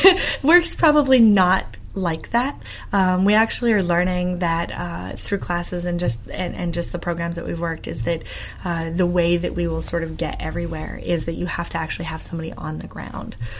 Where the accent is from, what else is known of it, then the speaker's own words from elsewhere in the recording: Midwest, United States; Like, no matter what I do, I come from the Midwest, I'm going to probably be humble no matter how much I can brag about myself if I have to.